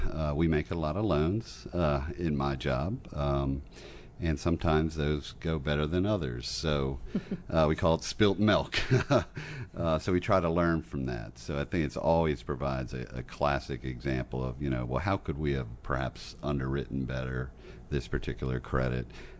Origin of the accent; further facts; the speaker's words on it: Silver Spring, Maryland, United States; But I did grow up here locally. I'm born and raised in Silver Spring.